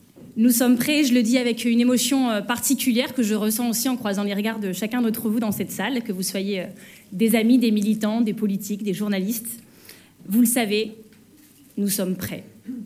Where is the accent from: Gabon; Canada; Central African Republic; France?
France; Hénin-Beaumont, Hauts-de-France; Je suis originaire d'Hénin-Beaumont, où je vis depuis 37 ans, où je suis élue.